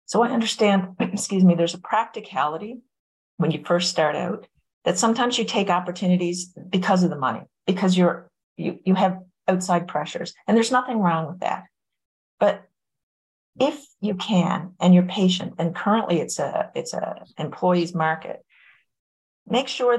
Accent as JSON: {"language": "English", "region": "Newfoundland and Labrador", "country": "Canada", "tie": "born or raised there", "accent": "Newfoundland, very Irish", "said": "I came from a very small town in Newfoundland with a very unique accent, very Irish."}